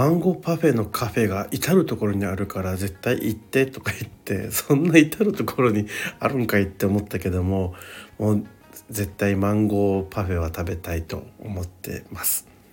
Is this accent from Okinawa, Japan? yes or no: yes; Okinawa, Japan; 私沖縄出身なんですけど離島とかはね宮古島とか行ったことないので